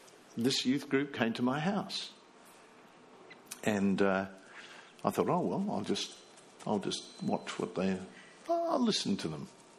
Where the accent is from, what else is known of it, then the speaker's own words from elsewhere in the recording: South Africa; now in Australia; when I came to Australia, I was brought up in South Africa, and you were disciplined.